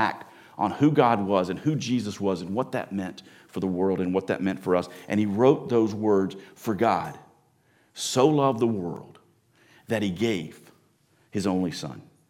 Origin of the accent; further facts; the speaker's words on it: the South, United States; I mean, I grew up in the South, and we didn't do this kind of stuff in the South, okay?